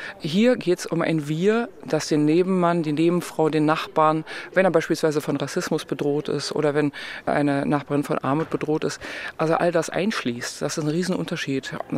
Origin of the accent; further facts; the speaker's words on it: East Germany, Germany; Also ich bin in der DDR groß geworden